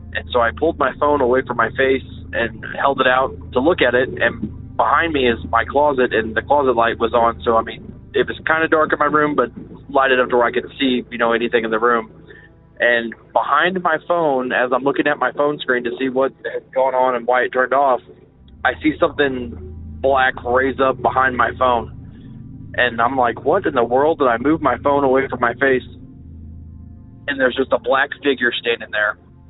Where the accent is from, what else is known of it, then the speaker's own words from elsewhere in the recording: Missouri, United States; Hey Derek … I'm from Missouri.